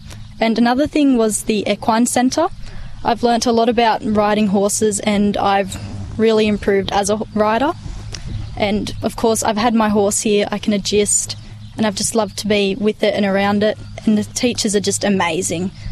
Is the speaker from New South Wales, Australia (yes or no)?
yes; Tumbarumba, New South Wales, Australia; I'm a year 11 boarder from Tumbarumba.